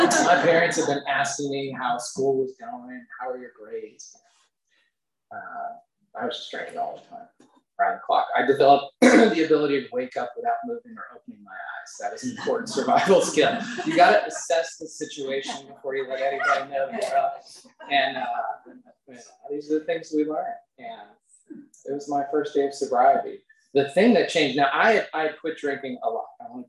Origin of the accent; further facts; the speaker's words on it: Maine, United States; And I grew up in Maine. My college was in New York State.